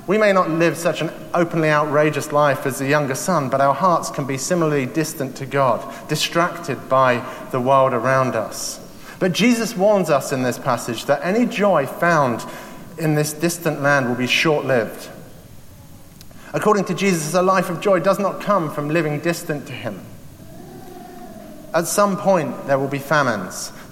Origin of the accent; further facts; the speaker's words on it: England, United Kingdom; After all, I'm English.